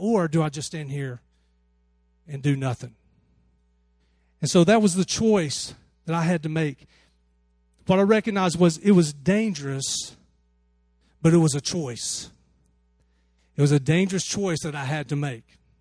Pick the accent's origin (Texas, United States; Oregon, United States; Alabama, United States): Alabama, United States; I grew up in Alabama.